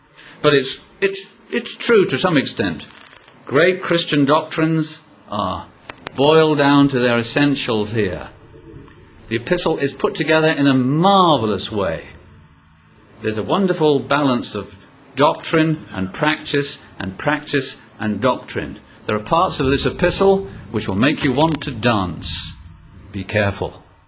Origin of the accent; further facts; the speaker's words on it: Wales, United Kingdom; also born or lived in Asia; I come from Wales. It rains 250 days a year in Wales, so we're quite used to rain. I spent a lot of my childhood in Asia